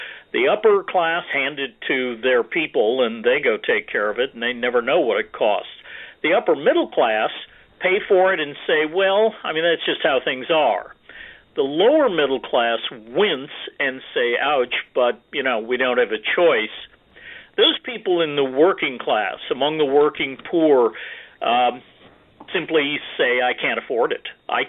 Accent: Montana, United States; I was born and raised in the Yellowstone Valley of Montana, and we had a nice airport in Billings

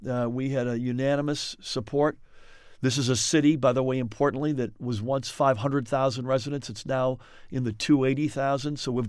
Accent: United States; First of all, I'm an American, Deborah. First and foremost, let there be no doubt about it.

